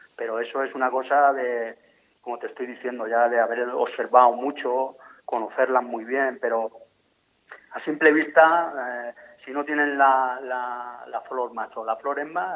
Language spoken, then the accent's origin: Spanish; Elche, Valencian Community, Spain; nosotros los que vivimos aquí somos del Che toda la vida